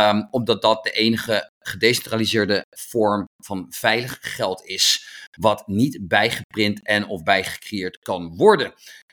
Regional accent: Netherlands; We zijn Nederlanders, we zijn lekker traditioneel, dus we houden ervan.

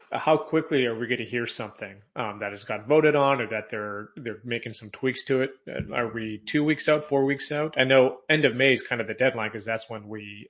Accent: Texas, United States; Being a Texan, I do hope that we do get it through.

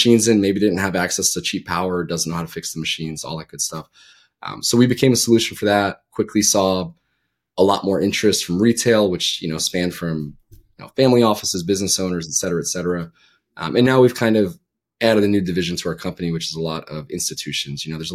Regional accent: New York, United States; I'm from New York. I was in the city a few weeks ago.

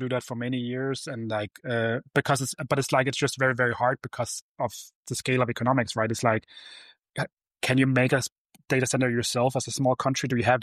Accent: Denmark; I'm a person from a small country. I'm from Denmark with 5 million people.

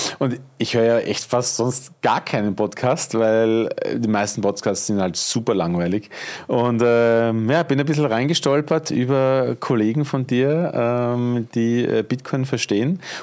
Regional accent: Mödling, Lower Austria, Austria; born there; Nein, ich bin geboren in Mödling, also für alle, die es nicht wissen, Niederösterreich, Grenze Wien, aufgewachsen allerdings. Also mein Elternhaus war damals in Berchtoldsdorf, aber meine Mama ist übersiedelt, da habe ich noch in die Windeln gemacht, nach Bruck an der Leiter und ich bin da aufgewachsen.

